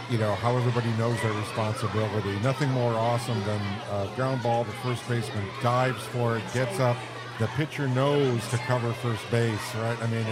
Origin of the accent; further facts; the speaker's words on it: Detroit, Michigan, United States; growing up in Detroit, we were all about the Tigers